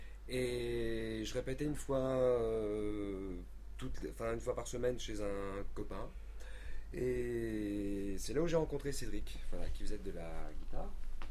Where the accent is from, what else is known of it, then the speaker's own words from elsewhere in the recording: Orléans, Centre-Val de Loire, France; Moi je viens d'Orléans, ça fait 2 ans que je suis là.